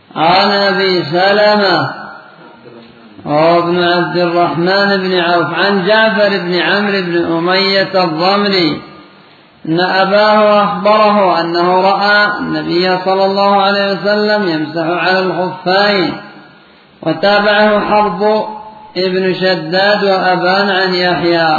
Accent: Yemen; حتى عندنا في اليمن بعضهم يحتال على أبواب المساجد

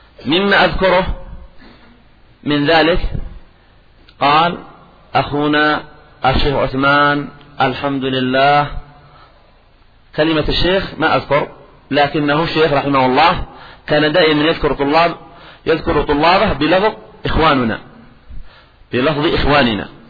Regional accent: Yemen; ونحن في بلادنا اليمن لنا نعم خاصة

